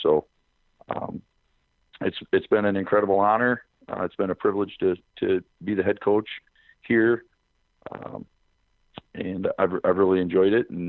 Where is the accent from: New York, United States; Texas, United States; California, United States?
Texas, United States; Coleman; and I grew up in Coleman myself, so I knew what Midland, you know, high school was all about